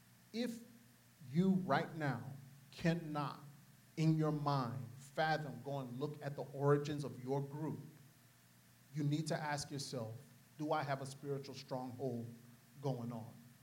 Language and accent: English; New Orleans, Louisiana, United States; And I'm from New Orleans, right? So seeing voodoo practice and seeing the witch doctors and all that kind of stuff, that's not like a outer realm.